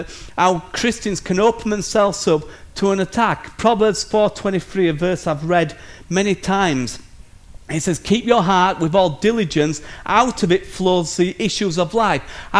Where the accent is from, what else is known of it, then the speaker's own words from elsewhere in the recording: United Kingdom; As long as I'm proud of being British.